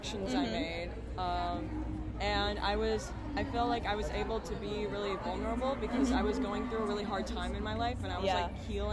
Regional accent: Auburn, Michigan, United States; I'm from Auburn, Michigan.

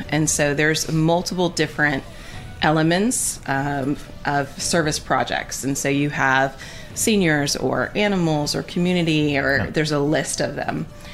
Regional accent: Connecticut, United States; So it started, I'm actually from Connecticut, and my principal back in Connecticut when I was a teacher

